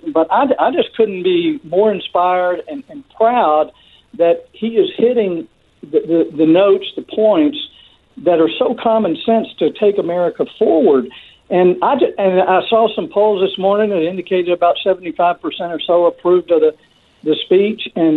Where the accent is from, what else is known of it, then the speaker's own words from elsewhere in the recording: United States; Well, as an American, as a conservative, and as someone who values common sense